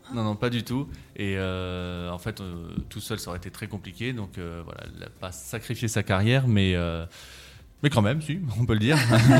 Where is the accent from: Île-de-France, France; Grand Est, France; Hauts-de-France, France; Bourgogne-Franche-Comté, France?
Hauts-de-France, France; Compiègne; Et je suis rentré m'installer à Compiègne, j'étais de Compiègne, parce qu'au bout d'un moment, se loger à Paris, c'est compliqué.